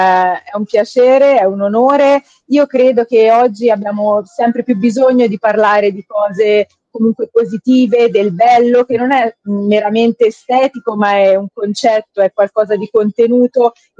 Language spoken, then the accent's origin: Italian; Gallina, Tuscany, Italy; born there; Della Val d'Orcia